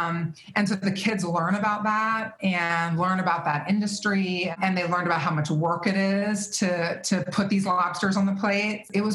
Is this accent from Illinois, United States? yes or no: no; Virginia, United States; Like, I grew up in Virginia and I'm from Virginia and I've hiked a lot in the Shenandoah.